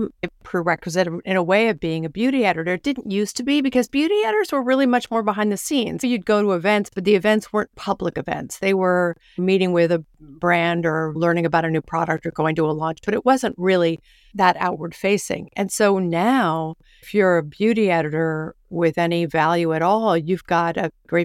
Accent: St. Louis, Missouri, United States; also born or lived in New York; because I was born in New York, but I spent 4 years of high school in St. Louis. And so I felt like I had a bit of a Midwestern in me.

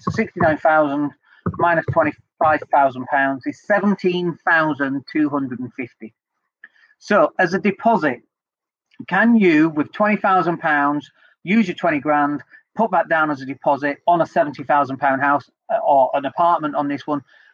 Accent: Leeds, Yorkshire and the Humber, United Kingdom; now in Spain; But outside of London and up north and in Leeds, for example, which is where I'm from, although we're recording this from Spain

